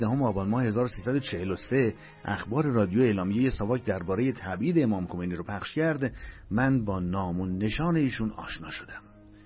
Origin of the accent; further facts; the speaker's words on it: Hamadan, Iran; moved away as an adult; now in Tehran, Iran; سالهای بعد که برای اشتغال و ادامه تحصیل از همدان به تهران اومدم